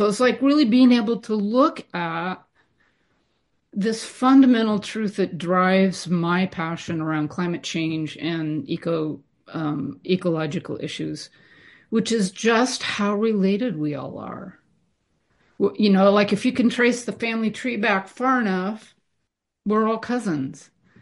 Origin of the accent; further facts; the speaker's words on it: California, United States; I grew up in the Livermore Valley in California. And my granddad had a cattle ranch